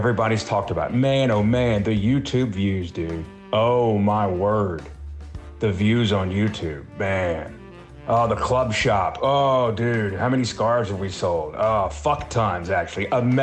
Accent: United States; or the pitch, excuse me, I'm an American, you have to forgive me.

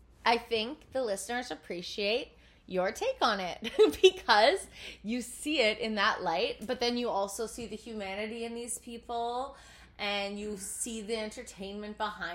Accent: Sudbury, Ontario, Canada; I grew up in Canada and in the eastern side, but I went to, like, a high school that was called the preppy school of Sudbury

